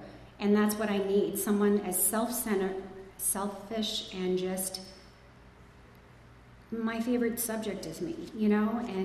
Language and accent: English; San Diego, California, United States; also born or lived in Long Beach; I was born in Long Beach, California. My parents immigrated here from the Philippines to find a better life, you know, to find a better life for their kids. And they wanted this better life. And so we moved here. I grew up in San Diego